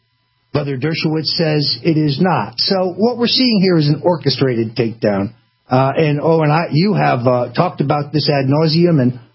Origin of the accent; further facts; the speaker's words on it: Connecticut, United States; I mean, look, I'm from Connecticut.